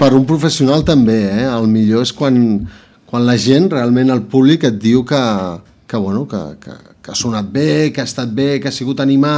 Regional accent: Granollers, Catalonia, Spain; Jo soc de Granollers, prop de Barcelona

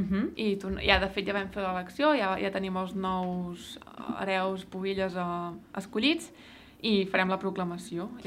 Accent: Navàs, Catalonia, Spain; I som de Navàs tots dos

